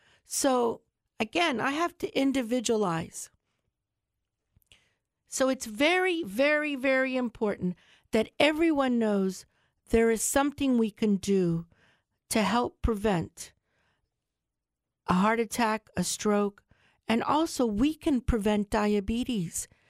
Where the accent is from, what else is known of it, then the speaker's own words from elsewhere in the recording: Charlotte County, United States; I grew up in Charlotte County. Ever since I was a little girl, I wanted to be a doctor.